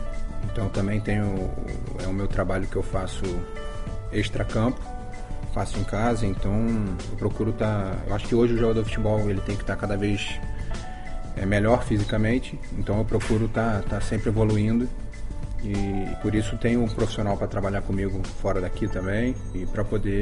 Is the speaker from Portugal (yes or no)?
no; Rio de Janeiro, Brazil; Só tinha eu nascido no Rio de Janeiro ali. Então, eu era o único jogador que nasceu no Rio de Janeiro e estava jogando a final no lugar onde eu fui torcedor durante anos. Então, eu ia para o Maracanã andando para assistir jogo.